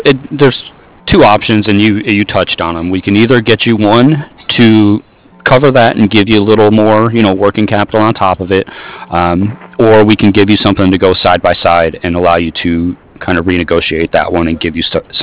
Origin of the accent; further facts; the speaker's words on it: Toledo, Ohio, United States; I know I'm actually from Toledo, and my family was telling me like last month they were covered in snow.